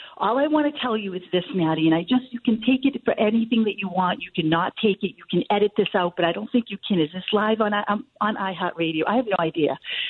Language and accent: English; Worcester, Massachusetts, United States; I grew up in Worcester. Worcester is pretty tough. And I have a big Italian family, and everybody heard about that.